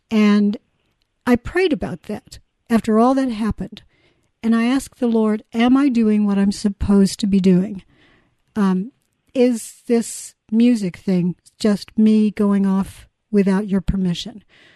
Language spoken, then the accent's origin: English; Indiana, United States; So I went back home to my home state of Indiana.